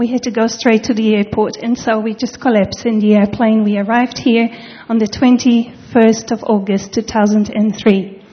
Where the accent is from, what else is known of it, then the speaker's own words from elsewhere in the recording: Castro, Paraná, Brazil; English is a second language; also born or lived in Curitiba; we were born in a small town in inland in the southern part of Brazil, and that's called Castro. It's got about 60,000 inhabitants here